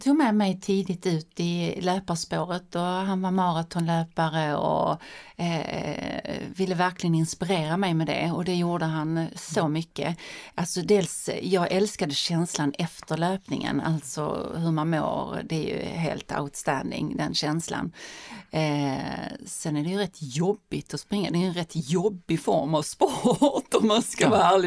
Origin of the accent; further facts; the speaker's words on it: Skåne, Sweden; När jag växte upp i Skåne och så.